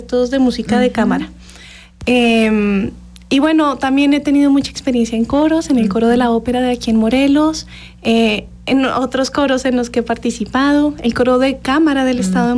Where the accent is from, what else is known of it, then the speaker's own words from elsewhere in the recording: Colombia; now in Mexico; yo soy colombiana uh-huh. de nacimiento, llevo aquí en México casi 11 años.